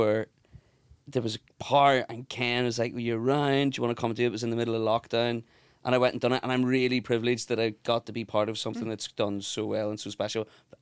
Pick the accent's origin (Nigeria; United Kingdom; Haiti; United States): United Kingdom; Belfast, Northern Ireland; No, I grew up in West Belfast.